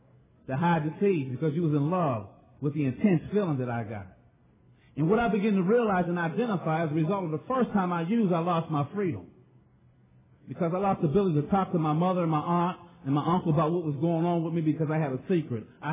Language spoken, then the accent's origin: English; Pittsburgh, Pennsylvania, United States; I'm from Homewood, and that's one of the roughest parts in Pittsburgh.